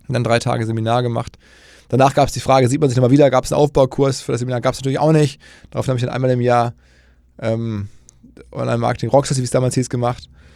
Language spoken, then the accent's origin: German; Essen, North Rhine-Westphalia, Germany; ich komme erstmal geografisch aus dem Ruhrgebiet, aus Essen.